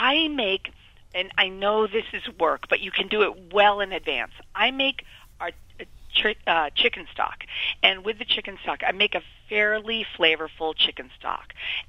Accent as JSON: {"language": "English", "region": "New England", "country": "United States", "tie": "born or raised there", "said": "You know, I grew up in New England, too, so bread stuffing's my favorite."}